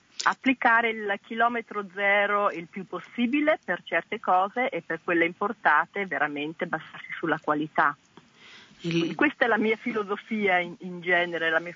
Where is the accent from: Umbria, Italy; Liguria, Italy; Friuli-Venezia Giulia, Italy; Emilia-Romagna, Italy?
Emilia-Romagna, Italy; Allora, io sono originaria della provincia di Modena, quindi sono cresciuta nella zona